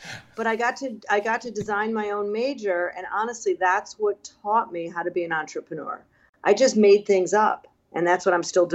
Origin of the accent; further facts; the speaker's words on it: Chicago, Illinois, United States; You know, I grew up in Chicago in the 70s, and ever since I was a young kid, I just wanted to be pretty.